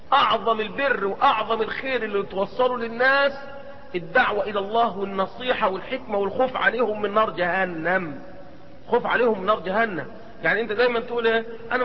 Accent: Egypt; مرة انا كنت مسافر اسيوط عندنا في مصر

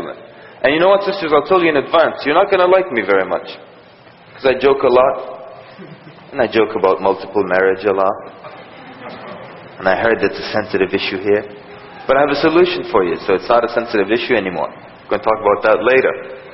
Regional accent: Sudan; now in United States; Originally, I'm from Sudan. Right now I'm from Virginia, but originally I'm from Sudan.

